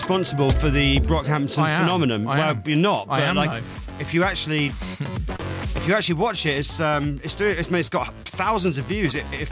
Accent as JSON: {"language": "English", "region": "Scotland", "country": "United Kingdom", "said": "Liam says, the Dutch are like the Scottish. Thrifty. I can say that because I'm Scottish myself."}